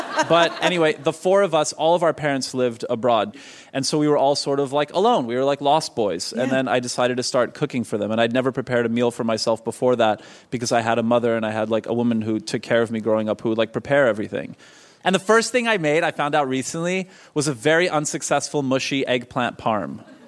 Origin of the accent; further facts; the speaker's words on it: Montreal, Quebec, Canada; Grew up in Montreal, and I was the first one in my family born outside of Europe.